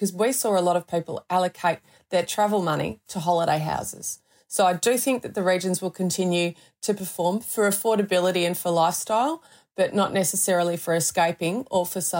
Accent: Victoria, Australia; certainly in my home state, we didn't anticipate Melbourne having another monster lockdown

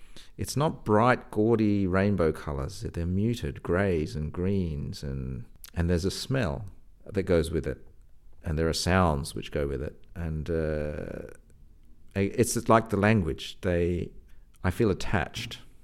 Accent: Australia; now in Berlin, Germany

